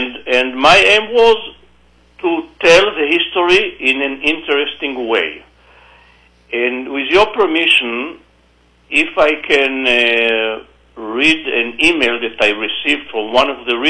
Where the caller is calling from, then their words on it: Los Angeles, California, United States; And I'm talking now from Los Angeles.